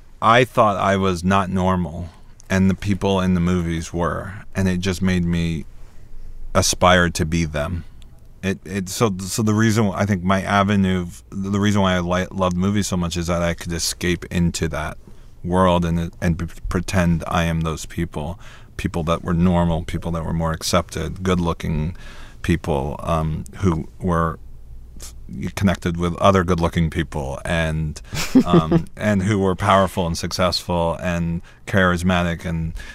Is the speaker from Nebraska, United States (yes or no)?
no; South Carolina, United States; my sister, my parents, and the way I grew up in South Carolina, all of that kind of fed into who Elliot became.